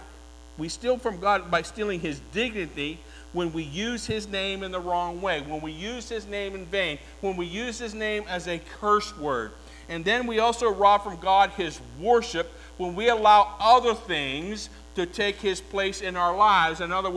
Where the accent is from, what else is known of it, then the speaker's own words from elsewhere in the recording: West Virginia, United States; I'm from West Virginia, I can say that.